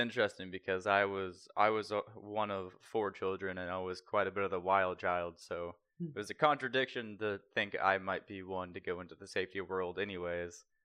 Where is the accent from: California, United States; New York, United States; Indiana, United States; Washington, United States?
Indiana, United States; which happened to be about 35 minutes outside of where my hometown was.